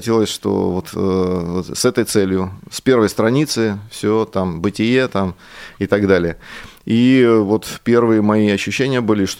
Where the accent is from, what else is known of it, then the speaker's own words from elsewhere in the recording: Krasnodar, Krasnodar Krai, Russia; Я-то вообще-то родился не на Украине, я родился в Краснодаре. Это мой родной город.